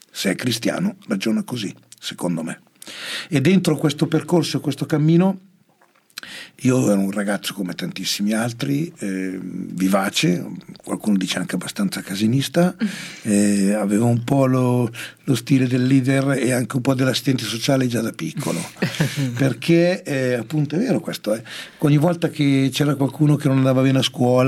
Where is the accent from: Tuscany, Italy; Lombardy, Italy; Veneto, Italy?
Lombardy, Italy; Milan; also born or lived in Cernusco sul Naviglio; io sono stato educato in una famiglia e in un cortile della periferia di Milano, dove noi eravamo l'unica famiglia del nord